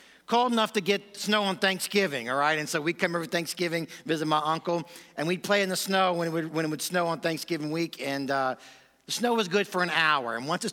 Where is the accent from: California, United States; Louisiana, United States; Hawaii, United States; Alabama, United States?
Louisiana, United States; New Orleans; also born or lived in Southeast Asia; I'm from the New Orleans area, was born and raised there. I spent most of my ministry years in Southeast Asia, planting churches there among the unreached peoples in Southeast Asia.